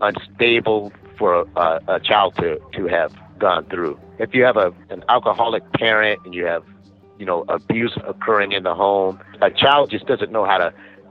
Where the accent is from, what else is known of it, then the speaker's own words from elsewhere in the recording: San Diego, California, United States; Well, I'm a Navy brat, and so my dad spent 23 years in the Navy and retired in San Diego and settled down there. I went to most of my K through 12. I did mostly in San Diego